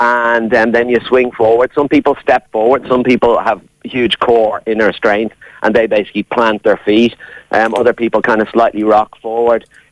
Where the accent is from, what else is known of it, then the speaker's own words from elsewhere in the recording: Leinster, Ireland; We're all from Wicklow